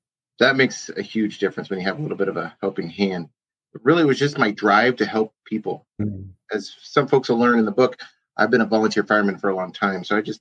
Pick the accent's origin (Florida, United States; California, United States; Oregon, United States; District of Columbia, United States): Oregon, United States; Eugene; So I just went about learning how to put it here in little Eugene, Oregon.